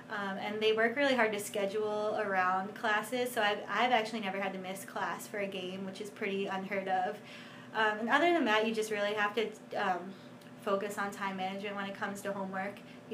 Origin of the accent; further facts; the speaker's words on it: Philadelphia, Pennsylvania, United States; And it was fortunate that I'm from the Philadelphia area because there are a lot of really great schools in this area.